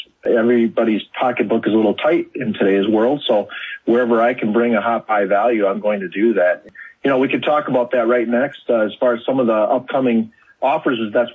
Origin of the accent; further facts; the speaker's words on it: Wisconsin, United States; It's just a part of my DNA. I'm from Wisconsin. I understand what our neighbors want and need.